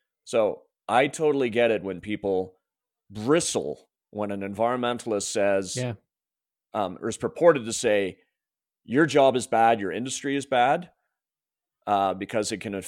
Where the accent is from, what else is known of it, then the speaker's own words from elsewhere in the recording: Ontario, Canada; moved away; There is a, and we're both from Ontario originally. Yeah. And we came out here, and I don't know about you, but I was surprised.